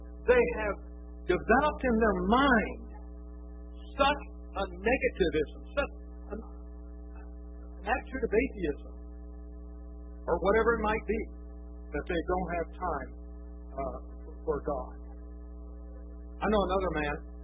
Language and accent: English; Ohio, United States; We had a neighbor back on the farm. I was raised in Northeast Ohio. Quite a large farm.